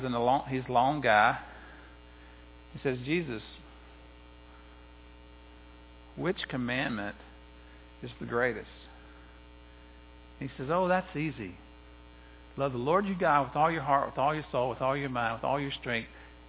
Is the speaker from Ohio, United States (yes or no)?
no; Moultrie, Georgia, United States; also born or lived in Americus; I said, "Well, I'm from Moultrie originally. I'm from Americus," because I know a lot of people from Americus up in that area.